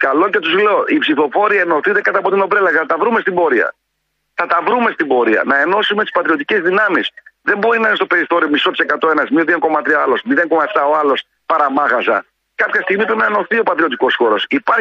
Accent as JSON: {"language": "Greek", "region": "Macedonia", "country": "Greece", "said": "Είμαι από τη Μακεδονία, όπως και εσύ Βορειοελλαδίτης."}